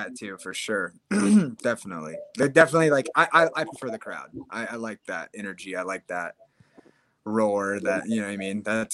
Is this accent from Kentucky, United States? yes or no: no; Iowa, United States; Yeah, I grew up in Iowa and wrestled my whole life